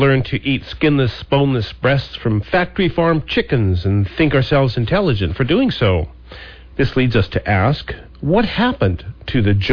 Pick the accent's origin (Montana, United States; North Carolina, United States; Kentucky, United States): Montana, United States; I was raised in Montana, and I remember those spring mornings